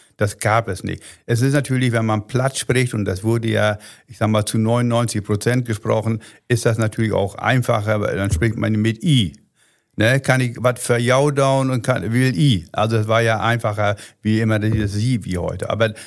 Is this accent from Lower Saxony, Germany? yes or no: yes; Renkenberge, Lower Saxony, Germany; Ja, wir hatten einen kleinen Siedlerbetrieb. Ich komme aus Renkenberge.